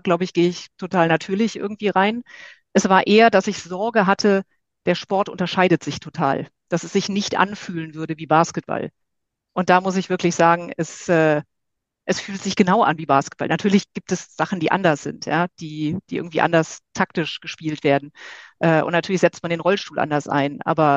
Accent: Rhineland, Germany; Damals noch im Rheinland, wo ich aufgewachsen bin, habe ich Fußgängerbasketball, wie ich ja mittlerweile sage, gespielt.

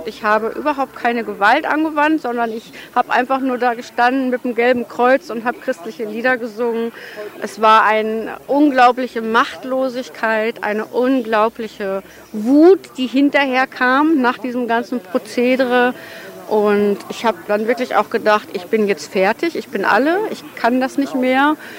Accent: Bielefeld, North Rhine-Westphalia, Germany; ich komme aus Bielefeld, das ist ungefähr 200 Kilometer hier von Lützerath.

